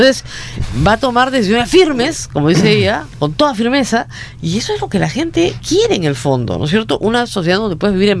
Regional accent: Peru; porque soy peruana, ¿qué quieres que haga?

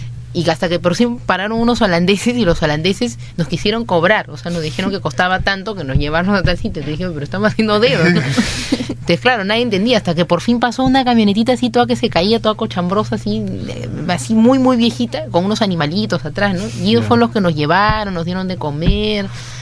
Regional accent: Peru; now in Europe; no para venir a Perú a visitar a mi familia, eso, sino para irme a otro continente. Y porque después del viaje a Marruecos ahí me dieron muchas ganas de regresar a mi país.

